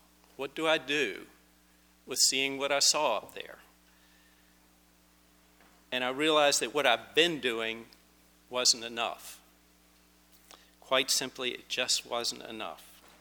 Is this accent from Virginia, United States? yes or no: yes; Richmond, Virginia, United States; We both grew up in Richmond. He grew up on the East End. I grew up in the West End.